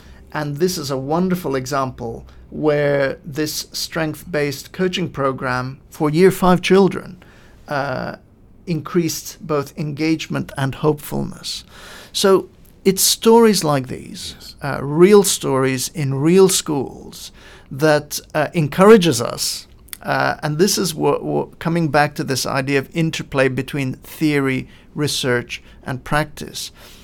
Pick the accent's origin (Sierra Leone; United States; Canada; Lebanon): Lebanon; I grew up in Lebanon in the Middle East. I grew up during the war years